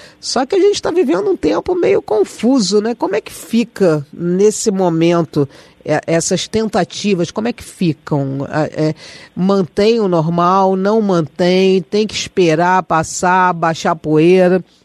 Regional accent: Brazil; mas como bons brasileiros, a gente sempre acha que a gente vai passar impune pela história, né? A gente já viu acontecer fora, mas a gente acha que não, aqui no Brasil, imagina.

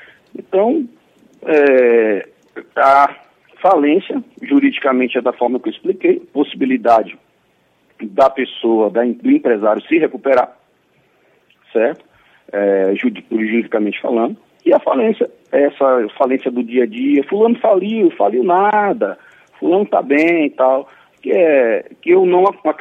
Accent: Bahia, Brazil; Eu sou baiano, mas amo a Bahia e amo esse Rio de Janeiro demais.

